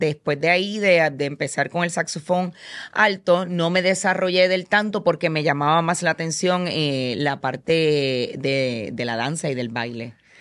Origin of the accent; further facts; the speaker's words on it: Peñuelas, Puerto Rico; Y mi pueblo es el, no sé si sabes, pero el sí. Valle de los Flamboyanes, pero también es la capital del güiro, Peñuelas.